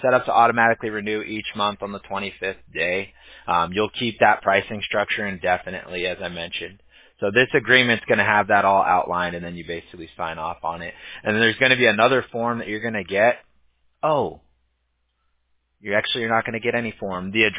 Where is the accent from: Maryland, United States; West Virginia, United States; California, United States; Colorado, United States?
California, United States; Yeah, well, I grew up in Orange County, so. Yeah, I grew up in Surf City